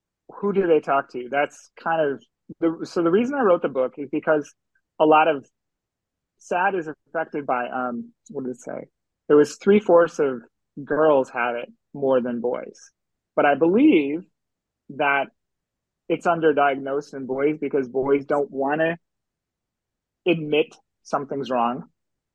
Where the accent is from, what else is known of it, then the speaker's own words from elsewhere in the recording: Wisconsin, United States; I remember growing up and having it, and then coming back was just overpowering when I came back from Arizona back to Wisconsin.